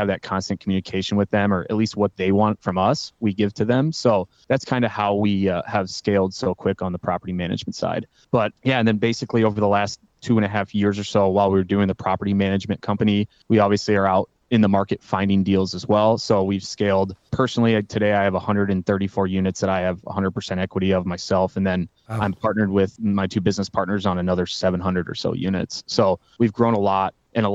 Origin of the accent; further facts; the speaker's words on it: Iowa City, Iowa, United States; I'm from Iowa City, Iowa, and that's currently where we do business as well today.